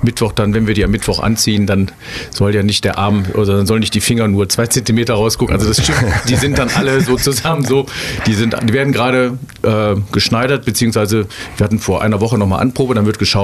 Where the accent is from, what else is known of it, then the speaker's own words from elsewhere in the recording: Krefeld, North Rhine-Westphalia, Germany; born there; Uerdingen ist so ein kleines Rheinstädtchen, gehört seit 1929 zu Krefeld. Also deswegen, ich bin in Krefeld geboren, aber da ich im Stadtteil Uerdingen geboren worden bin, sage ich auch immer gerne, dass ich Uerdinger bin.